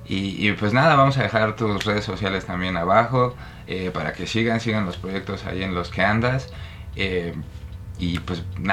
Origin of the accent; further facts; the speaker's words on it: Mexico; creo que todos como mexicanos hemos consumido mole alguna vez